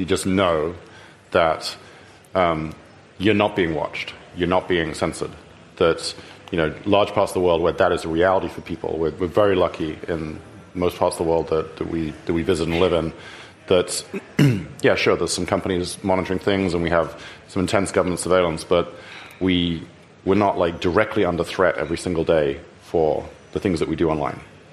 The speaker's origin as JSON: {"language": "English", "country": "United Kingdom", "tie": "born or raised there", "said": "Like I said, unlike my home country, which has no Bill of Rights, so we don't even know what Guantanamo Bay is in the U.K."}